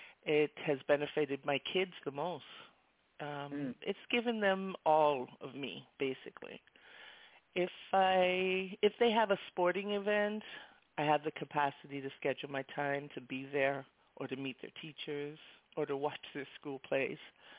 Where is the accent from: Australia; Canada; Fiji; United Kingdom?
Canada; Toronto, Ontario; now in Miami, United States; Well, I'm from the U.S. My family is originally from Jamaica. I was raised in Toronto, Canada. I've been in the United States since 1977 when my family decided to move down to Miami, Florida. I've been here ever since, so this is my home.